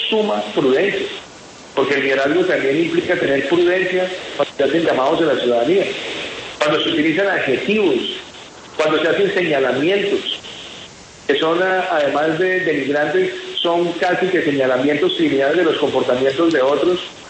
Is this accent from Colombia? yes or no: yes; Colombia; nosotros tenemos la obligación, todos como colombianos, de llevar la información veraz.